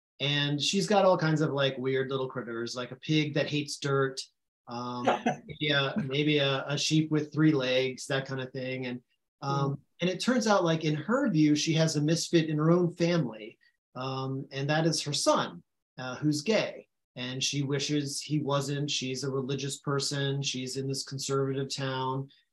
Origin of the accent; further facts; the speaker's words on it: the South, United States; And I grew up in the South.